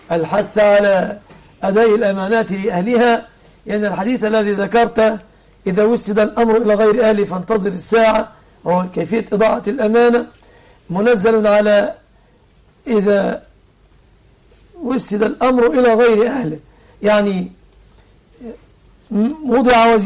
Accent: Egypt; أن يحفظ بلادنا مصر آمنة مطمئنة

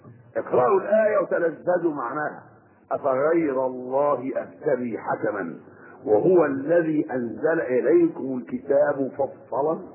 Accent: Egypt; انما احنا مصريين

